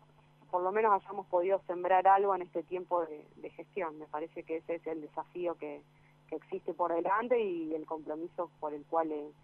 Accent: Chañar Ladeado, Santa Fe, Argentina; also born or lived in Rosario; yo soy de Chañar Ladeado, bien al sur de la provincia de Santa Fe, en el departamento Caseros, un pueblo de casi 6.000 habitantes. Hace 10 años me fui a la ciudad de Rosario a estudiar

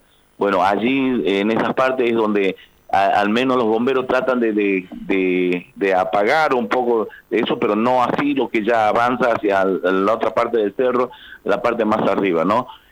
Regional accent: Orán, Salta, Argentina; nosotros somos departamento de Orán, sí, estamos justo acá en la frontera con Bermejo, Bolivia

